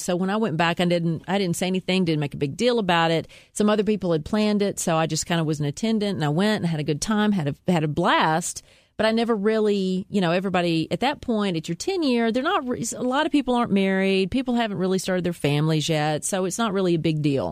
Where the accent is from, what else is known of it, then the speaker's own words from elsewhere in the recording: Columbia, Tennessee, United States; my hometown of Columbia, Tennessee